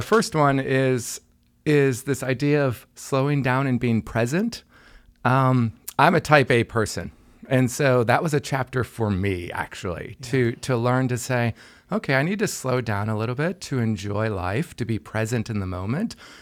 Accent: Michigan, United States; also born or lived in Chicago; Yeah, we lived there for 20 years in Chicago as a senior pastor of a multi-ethnic church. Before that, I grew up in Michigan.

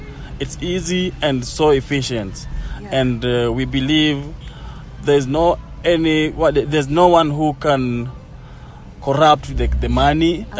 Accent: Kisumu, Kisumu County, Kenya; I come from Kisumu, a resident from Kisumu here

